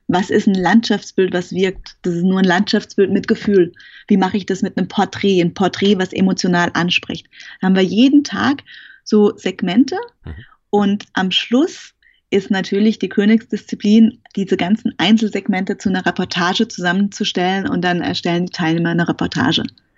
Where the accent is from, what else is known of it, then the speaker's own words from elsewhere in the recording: Rhineland-Palatinate, Germany; Hochschule Kaiserslautern in der Pfalz, wo ich herkomme